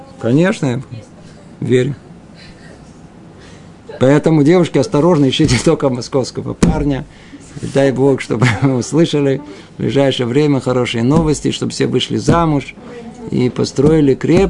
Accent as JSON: {"language": "Russian", "region": "Moscow", "country": "Russia", "said": "Кто внутри не видит этого, это нормально, я же из Москвы."}